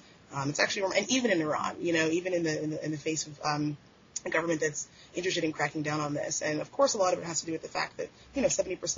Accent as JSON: {"language": "English", "country": "Nigeria", "said": "This happened in 2007 in my home country, Nigeria"}